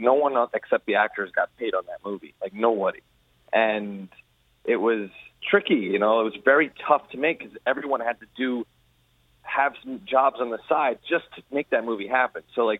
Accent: New York, United States; But it was the first time I saw, growing up in New York, there's no such thing as like racism.

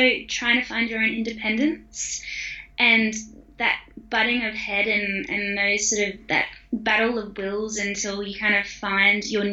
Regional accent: Darwin, Northern Territory, Australia; growing up in Darwin

